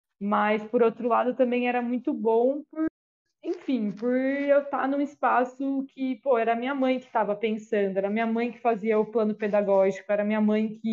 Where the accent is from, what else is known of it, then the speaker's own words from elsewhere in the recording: Casa Branca, São Paulo, Brazil; Eu sou de Casa Branca, interior, sou nascida em Casa Branca, interior de São Paulo, uma cidade, se eu não estou enganada, a uns 150 quilômetros de Campinas. É uma cidade bem pequena, de 27 mil habitantes, mais ou menos.